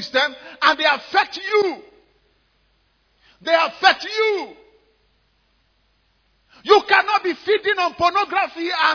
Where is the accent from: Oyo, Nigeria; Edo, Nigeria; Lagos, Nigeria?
Oyo, Nigeria; Ibadan; I remember growing up in Mainolende and then Mokola Roundabout. I told you for many years I sold soft drinks at that roundabout, Mokola Roundabout.